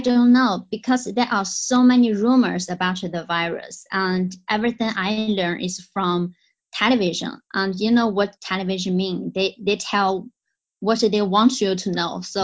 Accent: China; Because me, I'm from China

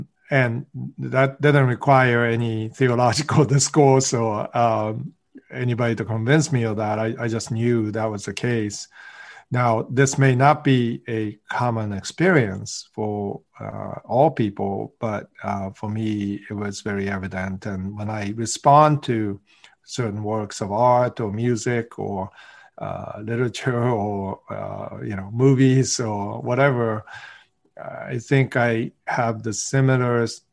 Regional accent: Boston, Massachusetts, United States; born there; also born or lived in Sweden / Japan; I was in Sweden at the time. I was born in Boston in United States, and then my father was a research scientist, so we were in Sweden and then in Japan.

